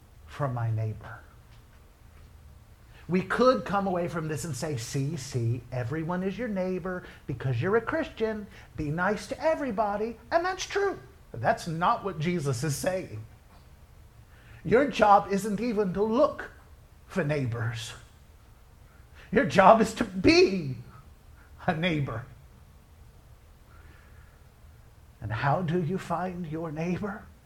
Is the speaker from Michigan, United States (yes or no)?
no; Newport News, Virginia, United States; I was raised in Newport News, Virginia. We didn't have to talk to anybody at Walmart.